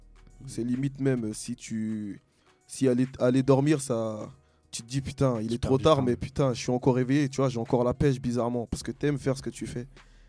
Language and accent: French; Côte d’Ivoire; nous on est des Ivoiriens